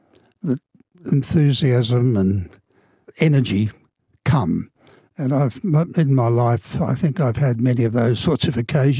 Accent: South Australia, Australia; I came from White Australia, country towns of South Australia

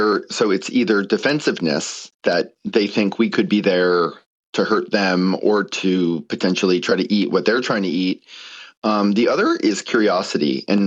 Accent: Australia; also born or lived in United States; I know I sound like this, but I'm Australian and American, and I've lived here 20 years. Coogee's my local beach.

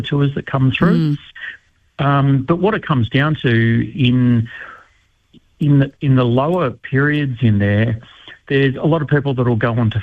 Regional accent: Ferntree Gully, Victoria, Australia; I grew up in Ferntree Gully, and we used to ride our bikes.

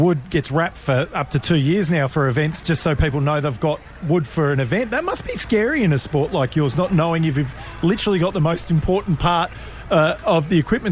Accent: Broadford, Victoria, Australia; … is with you from my hometown of Broadford, which makes me nice and excited.

